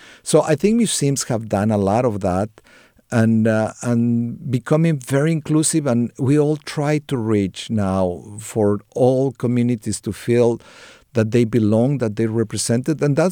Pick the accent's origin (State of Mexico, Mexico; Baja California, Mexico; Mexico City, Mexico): Mexico City, Mexico; because I'm a city boy. You know, I didn't learn how to hike when I was a kid or do things like that. I grew up in Mexico City, and it was a lot of asphalt and concrete.